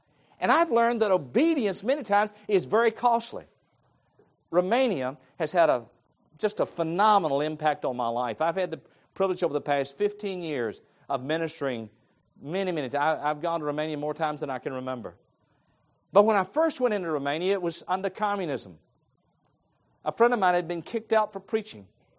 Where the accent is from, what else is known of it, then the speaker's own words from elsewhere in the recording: Virginia, United States; Well, I'm from Virginia. Friday night, it's cold, it's snowing.